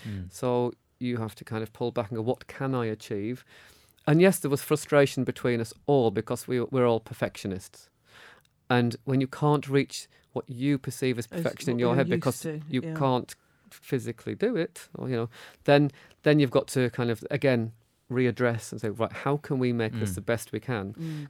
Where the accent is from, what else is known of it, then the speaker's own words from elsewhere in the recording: United Kingdom; it is our love as British people from over 500 years, the joy of sweet things.